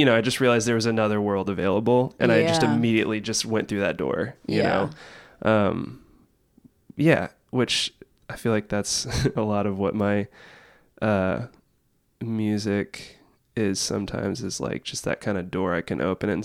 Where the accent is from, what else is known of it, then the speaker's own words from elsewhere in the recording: Florida, United States; I grew up in Central Florida, so it's like the very southern part of Florida